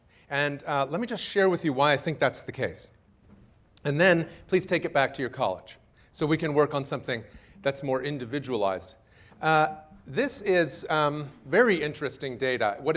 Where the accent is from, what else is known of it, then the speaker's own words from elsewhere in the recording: Montreal, Quebec, Canada; moved away as an adult; now in United States; I grew up in Montreal. That's number one. And then I came to the U.S. I went to college in Maine